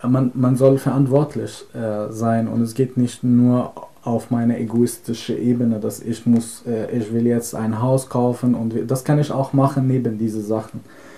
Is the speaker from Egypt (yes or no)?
yes; Egypt; born there; German is a second language; Also ich sehe mich selbst auch teilweise als Afrikaner, weil ich bin in Ägypten geboren und Ägypten ist in Afrika.